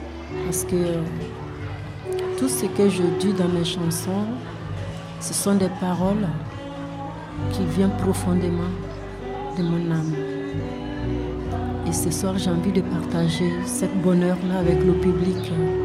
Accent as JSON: {"language": "French", "country": "Burkina Faso", "tie": "born or raised there", "also_born_or_lived": "Côte d'Ivoire", "lives_now": "France", "said": "je viens du Burkina Faso. Et je suis née en Côte d'Ivoire, grandant entre le Burkina et la Côte d'Ivoire. Et je suis basée sur l'Ardèche. Donc je peux dire que je suis burkinabé ardéchoise."}